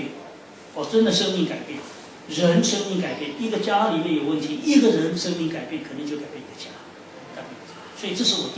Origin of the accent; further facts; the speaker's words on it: Shanghai, China; 因为我从小是在上海长大